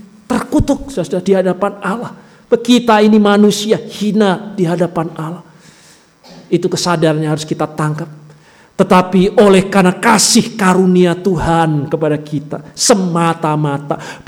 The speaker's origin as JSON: {"language": "Indonesian", "town": "Pati", "region": "Central Java", "country": "Indonesia", "tie": "born or raised there", "said": "Saya masa kecil tinggal di kota Pati, kota kecil"}